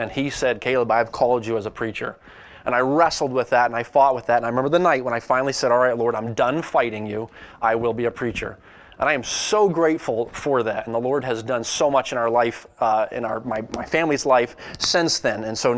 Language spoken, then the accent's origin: English; New England, United States; I grew up in New England, so I'm from the East Coast